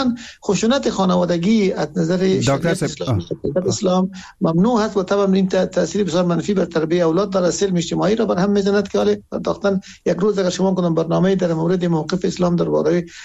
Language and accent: Persian; Afghanistan; ما همه از افغانستان هستیم